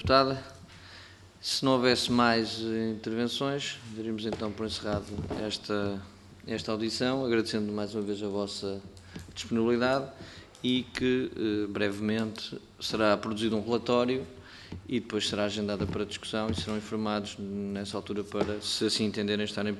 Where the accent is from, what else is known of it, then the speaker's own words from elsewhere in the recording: Aveiro, Portugal; o caso do meu distrito, eu sou de Aveiro